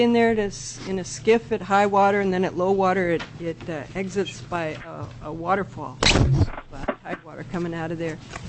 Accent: Gustavus, Alaska, United States; I'm from Gustavus.

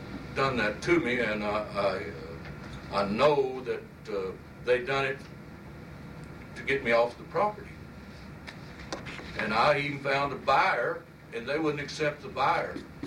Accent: Fairbanks, Alaska, United States; I'm from Fairbanks. This is my mailing address.

